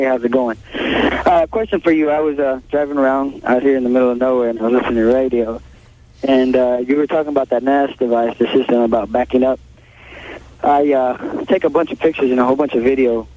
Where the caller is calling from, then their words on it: Jolon, California, United States; It's a historic town. Way back in the day.